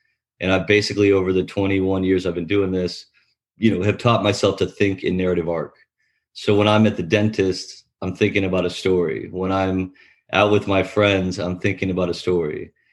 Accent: Tacoma, Washington, United States; I grew up in Tacoma, Washington. I went to Syracuse for college.

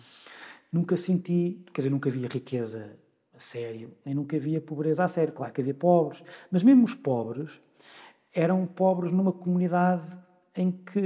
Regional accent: Viseu, Portugal; eu nasci e cresci em Viseu. Ainda vivo lá, no centro, uhum, ainda lá, apesar de durante uma grande parte da semana estar no Porto e também e vir cá pelo menos um dia a Lisboa.

